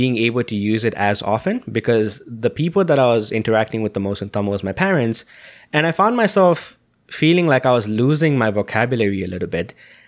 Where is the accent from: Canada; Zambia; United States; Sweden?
Zambia; growing up in Zambia, one of the more prominent second languages you can learn in school was French.